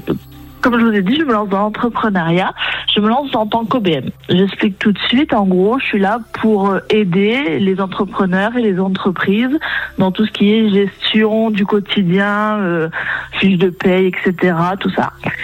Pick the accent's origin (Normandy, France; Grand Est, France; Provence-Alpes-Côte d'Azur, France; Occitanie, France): Provence-Alpes-Côte d'Azur, France; Aix-en-Provence; je suis d'Aix-en-Provence